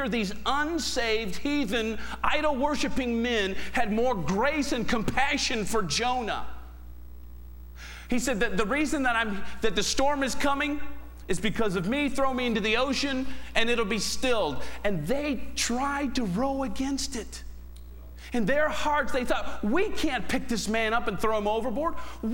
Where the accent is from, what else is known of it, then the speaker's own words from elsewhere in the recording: Michigan, United States; We come from Michigan, the land that brings you Jack Kevorkian.